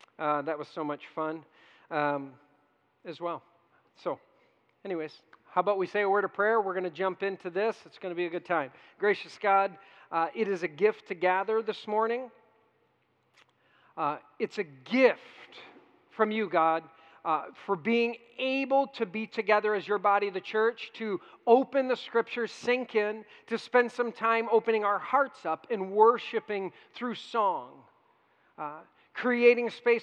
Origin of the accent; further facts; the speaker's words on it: Hudsonville, Michigan, United States; I grew up in Hudsonville